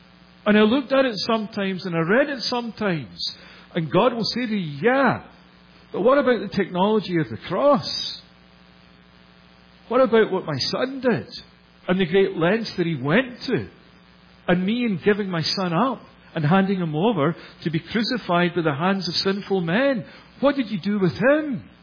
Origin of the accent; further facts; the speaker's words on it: Scotland, United Kingdom; I'm a Windows guy. Partly because I'm a Scotsman.